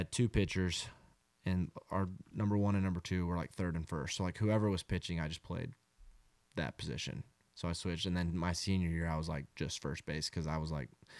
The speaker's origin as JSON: {"language": "English", "town": "Tyler", "region": "Texas", "country": "United States", "tie": "born or raised there", "said": "Cause like my buddies, I mean, growing up in Tyler, obviously my buddies probably went there"}